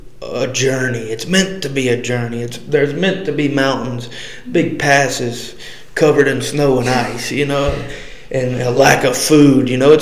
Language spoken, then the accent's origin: English; Louisiana, United States; Where I was raised in Louisiana, I was the only member in my whole school.